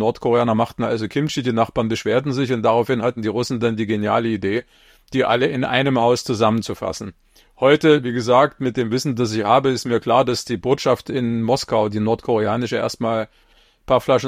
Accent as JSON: {"language": "German", "town": "Leipzig", "region": "Saxony", "country": "Germany", "tie": "born there", "said": "Ich bin in Leipzig geboren. 1969, auch schon eine ganze Weile her, habe dann dort eine Weile gelebt."}